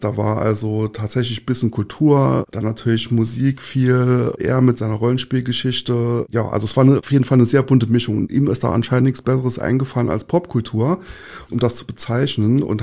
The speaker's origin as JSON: {"language": "German", "region": "Saarland", "country": "Germany", "said": "Ja, ich komme halt aus dem Saarland, so irgendwie."}